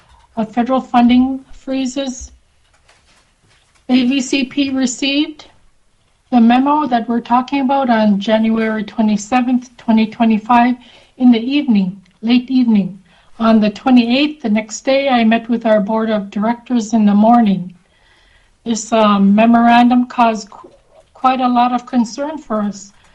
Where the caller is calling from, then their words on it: Bethel, Alaska, United States; I'm calling in from Bethel.